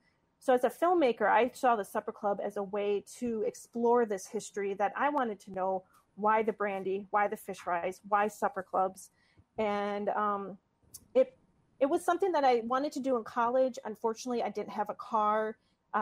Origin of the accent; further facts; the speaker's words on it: Oneida, Wisconsin, United States; I grew up in Northeast Wisconsin, Oneida, which is right outside of Green Bay.